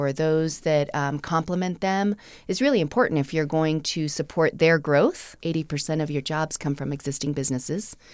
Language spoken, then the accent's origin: English; Powell, United States; So just because I'm from Powell, I definitely didn't know them in this capacity.